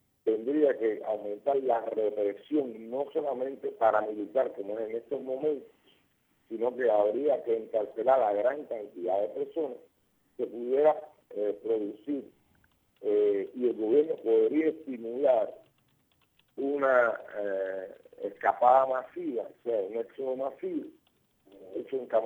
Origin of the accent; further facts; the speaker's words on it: Cuba; como patriota cubano que yo soy